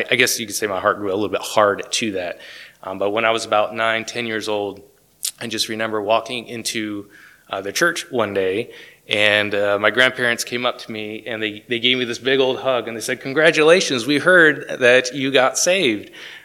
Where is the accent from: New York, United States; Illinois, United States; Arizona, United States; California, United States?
New York, United States; I guess growing up in New York, I had the privilege of being raised in a Christian family. My dad is a pastor there in New York today.